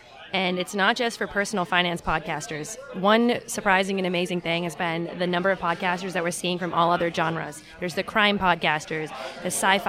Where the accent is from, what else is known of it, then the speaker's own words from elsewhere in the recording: Boston, Massachusetts, United States; accent: Boston; So I grew up in Boston.